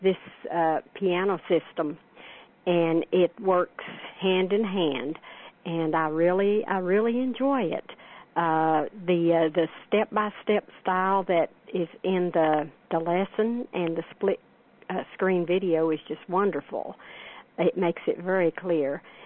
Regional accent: Johnson City, Tennessee, United States; I am from Johnson City, Tennessee.

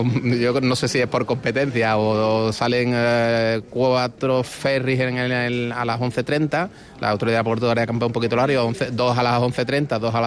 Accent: Cádiz, Andalusia, Spain; now in Palma, Spain; he acabado aquí en Palma. Soy de Cádiz y llevo aquí viviendo unos 5 años

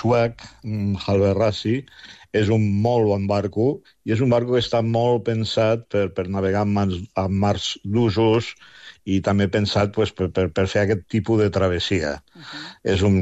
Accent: Lleida, Catalonia, Spain; moved away as an adult; Pensa que jo sóc de Lleida, que vaig conèixer el mar molt tard. Però vaig venir a estudiar a Barcelona

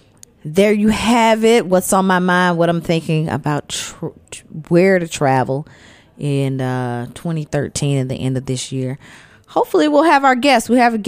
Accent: Athens, Georgia, United States; I hear it's like the little Athens, Georgia. And, you know, I am from Athens.

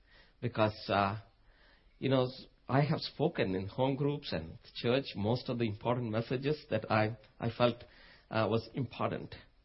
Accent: India; moved away; when I go back to India and when I visit, my hometown, Coimbatore or Bangalore

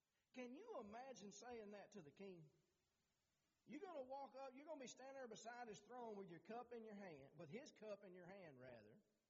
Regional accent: Texas, United States; I can't believe I'm from Texas and I said soda pop.

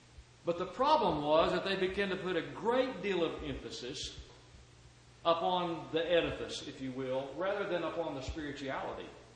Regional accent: Dallas, Texas, United States; I remember in the early 60s, growing up in South Dallas

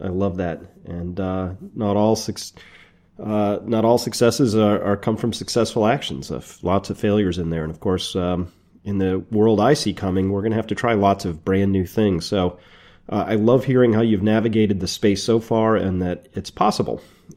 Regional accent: Massachusetts, United States; you have three events that you're doing in Massachusetts, my home state, in April.

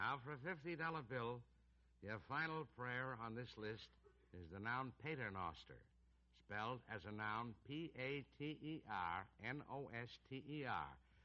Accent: Massachusetts, United States; now in Los Angeles, United States; Well, my home state.

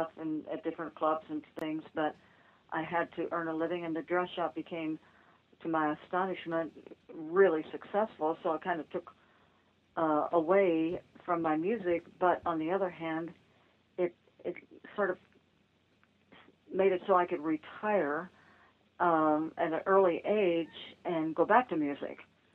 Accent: Indianapolis, Indiana, United States; And I grew up in Indianapolis, I mean, I learned from the best.

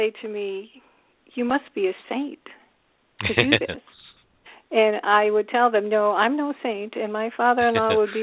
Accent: Binghamton, New York, United States; also born or lived in Owego; now in Northern Virginia, United States; I grew up in Binghamton, New York, spent some time in Owego, so I'm a bit of a city girl and a country girl at the same time. Living in Northern Virginia now

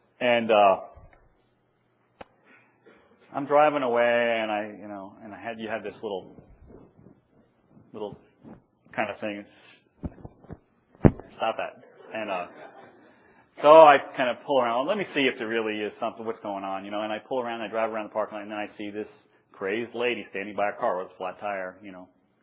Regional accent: New York, United States; Sometimes, you know, I'm from New York.

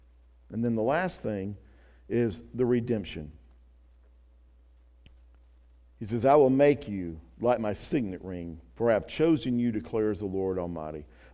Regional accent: the South, United States; Look, I know we're from the South, and I get it that we're pretty much nice people.

